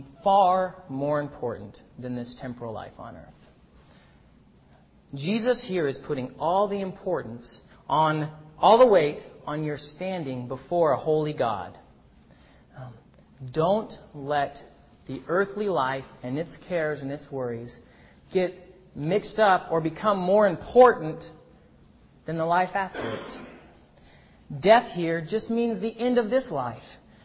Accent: United States; Growing up in America in this era, because the world can seem so sweet

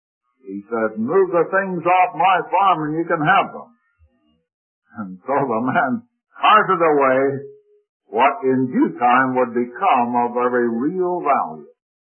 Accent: Canada; I was raised in Canada. My father was also born there. He was born on a farm, not very far from where I was born, although I happened to be born in the city.

